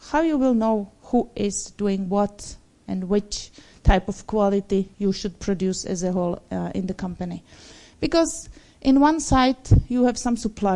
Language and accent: English; Czechia; now in Norway; It's maybe crazy name because I'm not from Norway. I'm from the Czech Republic.